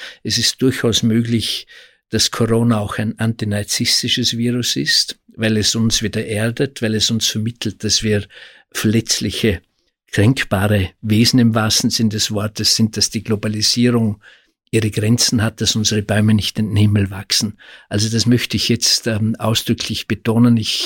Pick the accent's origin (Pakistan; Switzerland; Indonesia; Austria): Austria; bei uns in Österreich